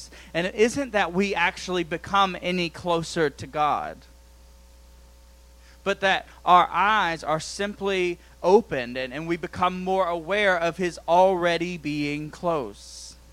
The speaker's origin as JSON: {"language": "English", "region": "the South", "country": "United States", "accent": "southern", "said": "I don't know if I'm saying that right in my southern accent."}